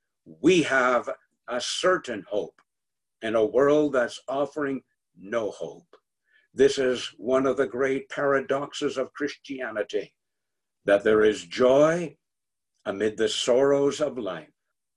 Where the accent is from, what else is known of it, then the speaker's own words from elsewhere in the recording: Montreal, Quebec, Canada; I can remember as a boy growing up in Montreal